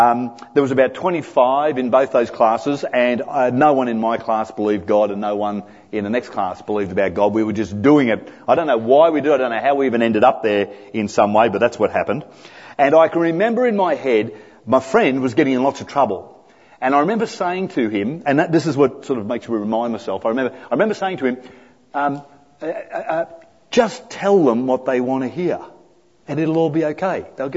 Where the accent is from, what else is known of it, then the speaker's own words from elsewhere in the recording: Greystanes, New South Wales, Australia; also born or lived in Bombala / New Guinea; I was born in Boombala, went to New Guinea for a couple of years, basically grew up in Greystanes, around Parramatta.